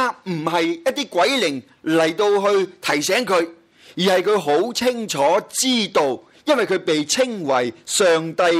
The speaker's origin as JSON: {"language": "Chinese", "region": "Guangdong", "country": "China", "accent": "Cantonese", "said": "用我们广东话来讲"}